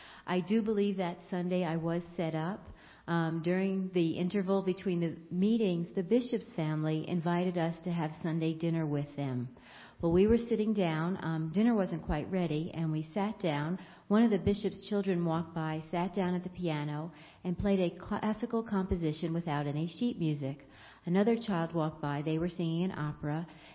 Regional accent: Pennsylvania, United States; There's a world of difference in growing up outside of Philadelphia and growing up in Arco, Idaho.

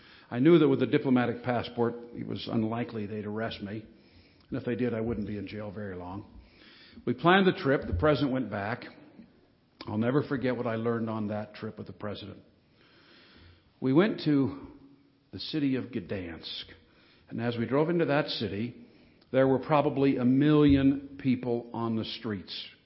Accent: United States; no, I'm an American and proud of it.

